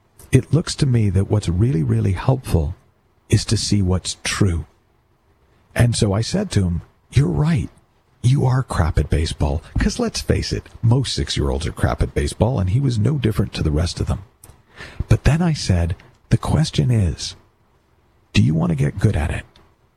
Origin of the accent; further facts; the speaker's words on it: United States; But I grew up in America, and I was determined that my unfulfilled dreams would be lived out through my son.